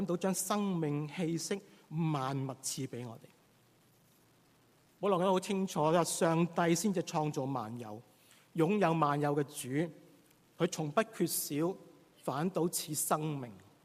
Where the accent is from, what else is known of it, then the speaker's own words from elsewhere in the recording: China; 我们中国人很明白这种道理